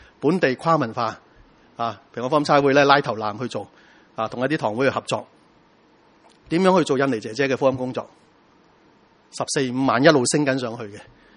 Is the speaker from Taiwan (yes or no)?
no; Hong Kong; 我们中国人服侍回中国人咯，我们华人服侍回华人咯，我们香港人做回香港人咯